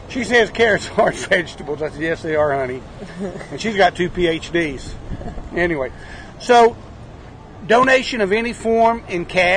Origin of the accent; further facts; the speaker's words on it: United States; I grew up on Route 66